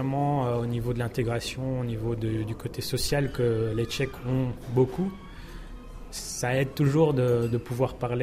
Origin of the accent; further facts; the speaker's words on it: Belgium; also born or lived in England; J'ai grandi en Belgique, fait mes études en Angleterre. J'ai un père allemand et une mère qui vient de l'île Maurice.